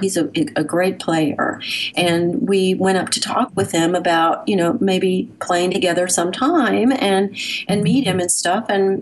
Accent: Tennessee, United States; Well, you know, I grew up in Middle Tennessee, and my parents were Midwesterners who had relocated to the Mid-South

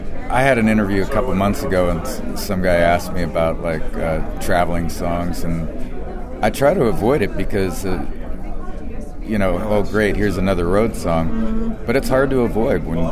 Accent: Great Falls, Montana, United States; moved away as an adult; now in Colorado, United States; Well, I grew up in Great Falls, Montana, but I've lived in Colorado since about 1982. So I consider myself from Monterado.

